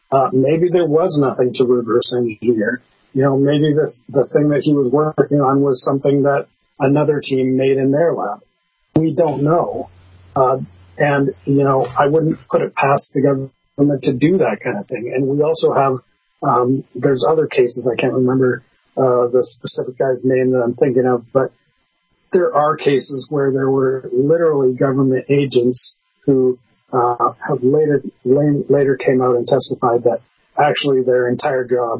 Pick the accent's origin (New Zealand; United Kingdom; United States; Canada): Canada; Okay, as a Canadian, I'm going to pick on Americans for a minute.